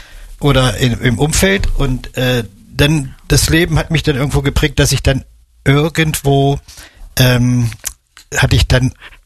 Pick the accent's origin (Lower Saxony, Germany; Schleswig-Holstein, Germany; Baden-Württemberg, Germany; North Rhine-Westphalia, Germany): Lower Saxony, Germany; Fallersleben; Nein, ich bin aus Fallersleben.